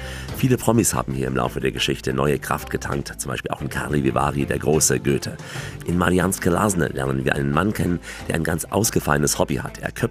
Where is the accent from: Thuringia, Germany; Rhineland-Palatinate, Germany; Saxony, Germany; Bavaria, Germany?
Saxony, Germany; Chemnitz; als gebürtiger Chemnitzer bin ich in der Kindheit und Jugend sehr oft nach Böhmen gereist